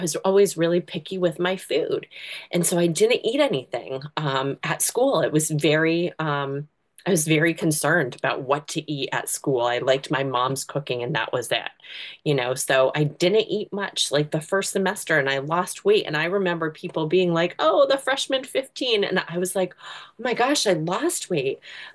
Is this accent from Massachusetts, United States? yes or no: yes; Massachusetts, United States; I'm from Massachusetts.